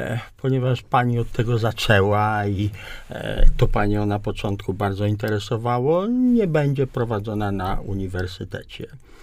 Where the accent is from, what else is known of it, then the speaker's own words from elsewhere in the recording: Łódź, Łódź Voivodeship, Poland; Jestem łodzianinem od urodzenia